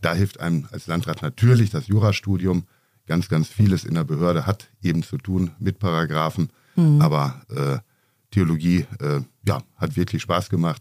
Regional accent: Bielefeld, North Rhine-Westphalia, Germany; born there; Wir kommen beide gebürtig aus Bielefeld in Ostwestfalen.

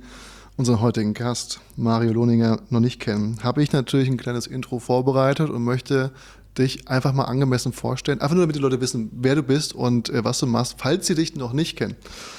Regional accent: Frankfurt, Hesse, Germany; in Frankfurt haben wir noch keine einzige Aufnahme gemacht, dass ich in meiner Heimat sitze

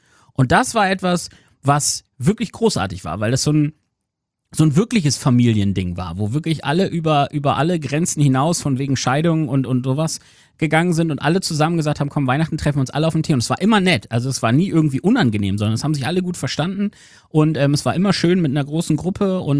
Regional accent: Aurich, Lower Saxony, Germany; Also in Ostfriesland bei uns in Aurich war es immer der 25. abends. Da haben sich dann immer alle auf dem Dorfplatz getroffen.

